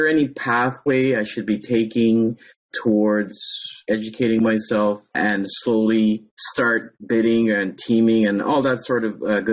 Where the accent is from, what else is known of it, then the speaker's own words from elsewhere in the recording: Ottawa, Ontario, Canada; I'm from Ottawa, Canada, here in Ontario, right close to the border.